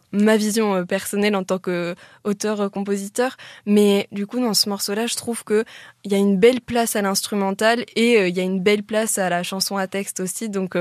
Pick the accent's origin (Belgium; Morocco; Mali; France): France; Canéjan, Nouvelle-Aquitaine; also born or lived in Bordeaux; moi je suis née à Bordeaux et j'ai grandi à Canéjean, donc c'est une petite ville à côté de Bordeaux.